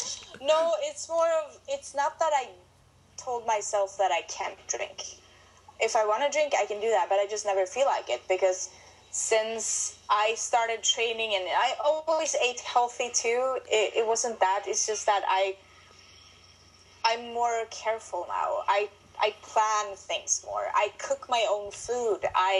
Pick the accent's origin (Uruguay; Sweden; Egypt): Sweden; now in New York, United States; Well, I'm from Sweden. I've been in New York for about 2 years.